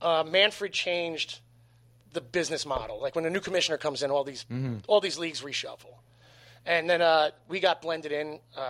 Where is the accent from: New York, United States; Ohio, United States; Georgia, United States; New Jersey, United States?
New Jersey, United States; Bergen County, right over the bridge.